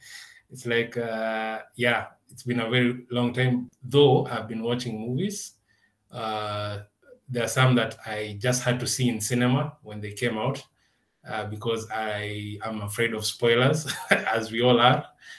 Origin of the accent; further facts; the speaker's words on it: Kenya; appreciating what we come up with as Kenyan people, as Kenyan creators.